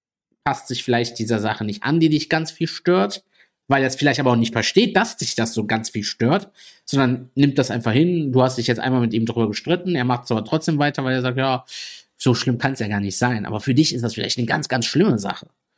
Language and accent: German; Italy; ich bin ein sehr temperamentvoller Mensch, ich bin Italiener.